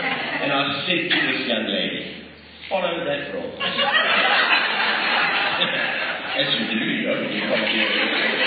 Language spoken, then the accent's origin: English; South Africa; from South Africa